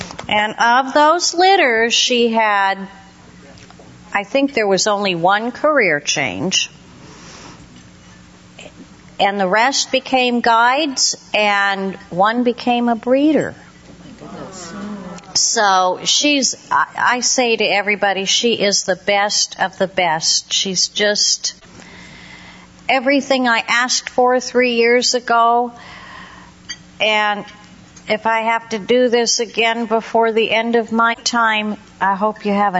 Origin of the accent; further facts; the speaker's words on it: Napa, California, United States; from Napa, and I'm working and traveling these days with Hibiscus.